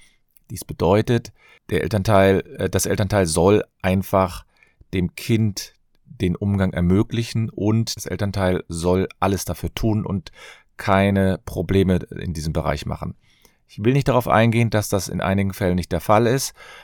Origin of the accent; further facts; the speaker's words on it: Cologne, North Rhine-Westphalia, Germany